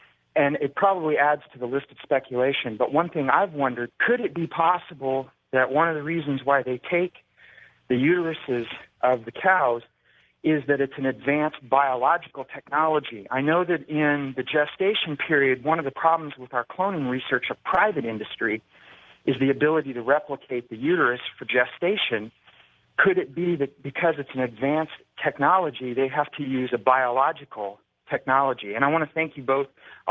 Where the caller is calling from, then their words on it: Lincoln, Nebraska, United States; I'm calling from Lincoln, Nebraska on 1240 AM.